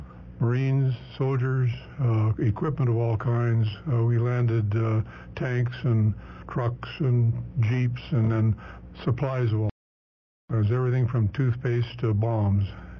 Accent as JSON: {"language": "English", "town": "Fresno", "region": "California", "country": "United States", "tie": "born or raised there", "also_born_or_lived": "Idaho", "said": "Four years old. I came from Idaho. Moved down here from Idaho and moved onto a little farm out in 10 miles west of Fresno in the Central High School District."}